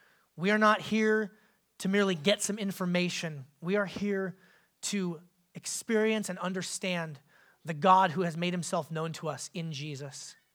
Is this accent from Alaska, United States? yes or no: yes; Alaska, United States; Now I will remind you that I grew up in Alaska, so water skiing meant in like July we would chip the ice off the lake